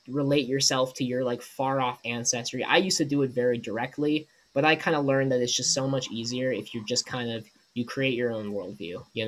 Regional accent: United States; I was raised in America, but I have a good amount of Irish culture in me, but I wouldn't really be accepted by most Irish people as being Irish.

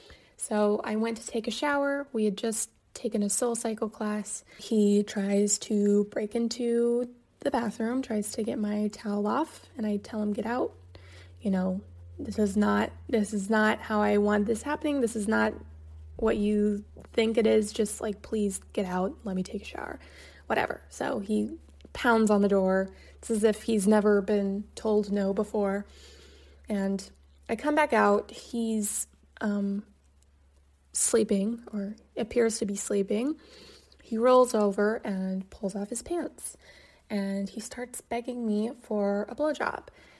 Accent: Kansas, United States; I was from Kansas, you know, it was all a bit new to me.

